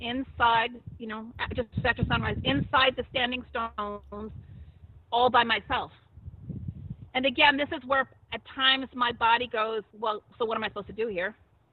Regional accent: Australia; I'm here from Australia.

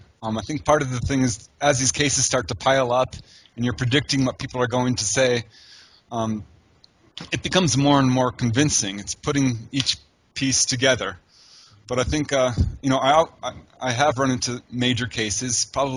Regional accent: Topanga Canyon, California, United States; when a wave of sightings hit my hometown, which was Topanga Canyon in California.

